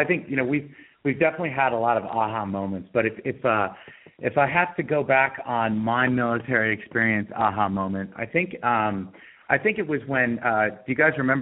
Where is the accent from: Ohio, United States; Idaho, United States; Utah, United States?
Idaho, United States; Sun Valley; So, I grew up in Sun Valley, Idaho. I'm kind of a ski bum by trade